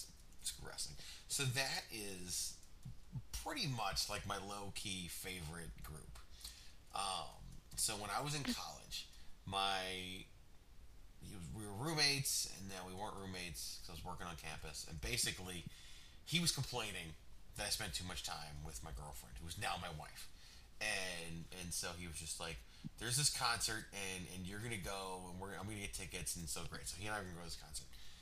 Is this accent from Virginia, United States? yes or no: yes; Virginia, United States; But when I grew up in Virginia, when I was in high school … was called